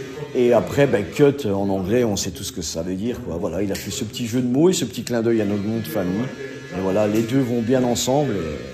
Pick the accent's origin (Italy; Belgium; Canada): Belgium; born there; Je suis né en Belgique et bien entendu, on a toujours cette fierté, ce petit orgueil que le Sicilien a d'être fier d'être Sicilien.